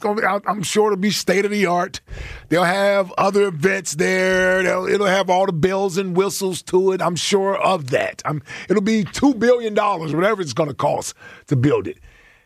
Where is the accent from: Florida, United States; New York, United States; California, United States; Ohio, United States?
Ohio, United States; also born or lived in Michigan; And growing up in Ohio and playing at Michigan State, like I'm used to playing in those weather-type games.